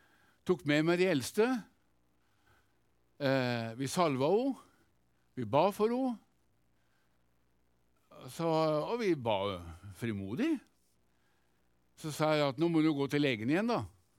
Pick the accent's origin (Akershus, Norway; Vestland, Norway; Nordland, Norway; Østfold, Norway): Østfold, Norway; Halden; gjennom det kallet jeg fikk i Jesusbevegelsen og Jesusvekkelsen hjemme i Halden